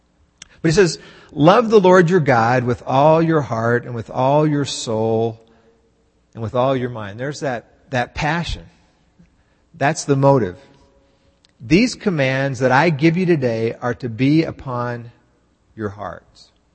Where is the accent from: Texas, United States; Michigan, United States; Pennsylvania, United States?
Texas, United States; And I know I grew up in Texas, but many people say, well, you don't sound like a Texan.